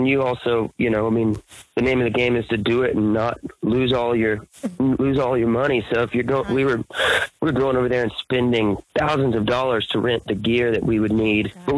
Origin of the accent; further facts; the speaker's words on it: Texas, United States; now in Nashville, United States; I grew up in Texas, and I left a lot of them in Texas when I moved